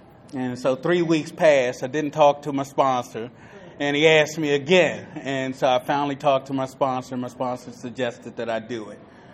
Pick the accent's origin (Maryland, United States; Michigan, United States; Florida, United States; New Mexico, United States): Maryland, United States; Frederick; I'm an addict from Frederick, Maryland.